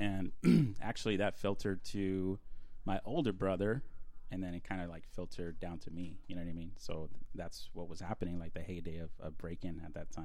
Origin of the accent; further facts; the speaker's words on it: El Paso, Texas, United States; moved away as an adult; So, I'm originally from El Paso, Texas.